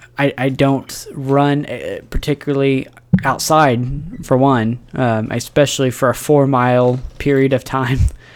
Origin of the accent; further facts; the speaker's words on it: Oklahoma, United States; this shows that we're from Oklahoma and how unpredictable Oklahoma weather is.